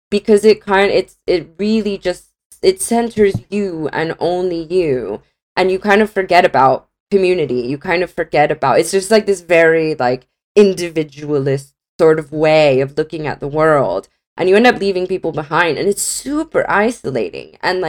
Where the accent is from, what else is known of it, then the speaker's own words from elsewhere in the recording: United States; now in United Kingdom; I mean, I'm speaking as an American, but also like I live in the UK